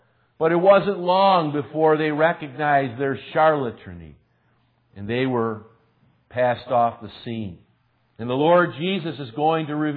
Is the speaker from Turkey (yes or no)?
no; Boston, New York, United States; We have to, because we're so obscure, say we're from Boston, New York.